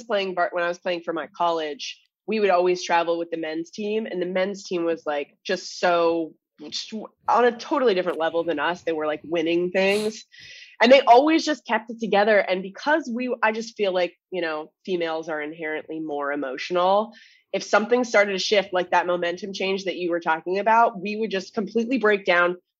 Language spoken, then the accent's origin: English; Orono, Ontario, Canada; I am from this very, very small town, like 2.5 hours outside of Toronto.